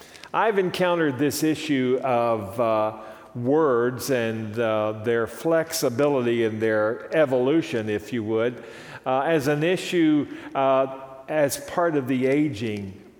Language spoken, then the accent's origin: English; the South, United States; And I come from the South, as most of you know